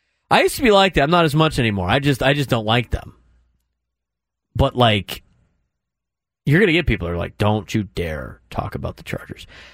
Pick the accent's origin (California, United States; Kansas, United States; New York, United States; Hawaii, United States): California, United States; San Diego; I grew up here in San Diego. Again, I've said it multiple times: fourth generation San Diego.